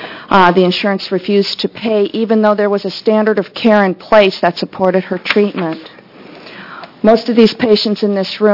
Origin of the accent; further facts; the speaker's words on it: Bend, Oregon, United States; from Bend, Oregon, and I'm the president of the Oregon Lyme Disease Network.